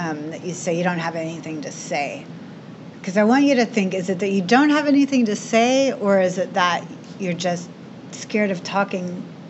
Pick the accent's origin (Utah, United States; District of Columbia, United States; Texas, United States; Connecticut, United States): Texas, United States; Houston; moved away as an adult; now in California, United States; I grew up in the early 70s. I was born in 1973 in Houston, Texas.